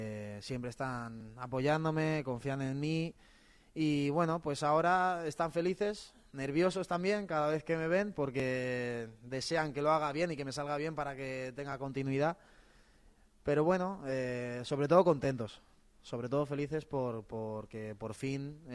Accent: Malagón, Castilla-La Mancha, Spain; Pues bueno, yo soy de Ciudad Real, como ya sabéis, de un pueblecito que se llama Malagón.

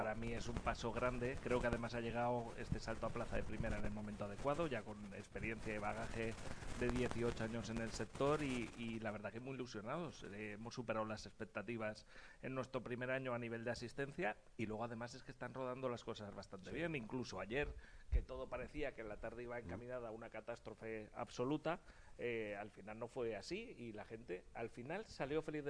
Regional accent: Aragon, Spain; Como aragonés lo sufro mucho como tudolense

